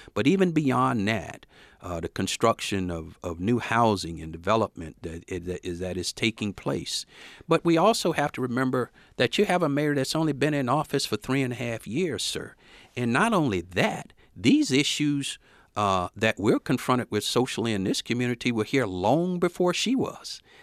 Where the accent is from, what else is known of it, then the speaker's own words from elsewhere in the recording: Florida, United States; having been a former boater myself, growing up in Florida, I certainly do understand the compassion you have about boating.